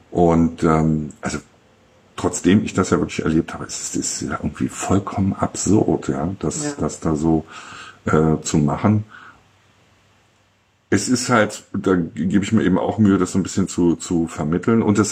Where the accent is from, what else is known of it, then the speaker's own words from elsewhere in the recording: Berlin, Germany; quasi als Berliner meine Stadt zu zeigen